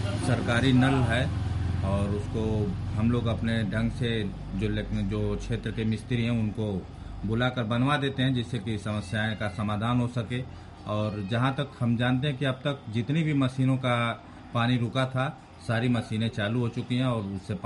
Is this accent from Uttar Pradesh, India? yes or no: yes; Jalalabad, Uttar Pradesh, India; ग्राम post Jalalabad, जिला गाजीपुर का मूल निवासी हूँ।